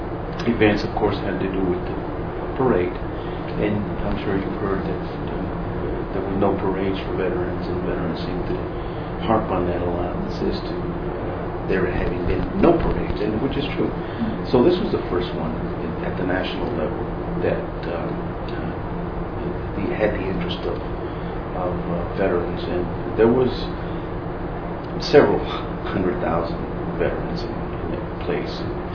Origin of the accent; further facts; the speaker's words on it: Texas, United States; being from Texas and being Mexican American, we immediately became a group.